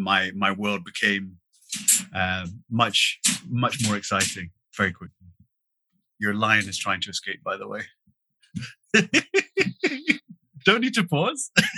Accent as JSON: {"language": "English", "region": "Scotland", "country": "United Kingdom", "tie": "born or raised there", "said": "I grew up very rurally in Scotland."}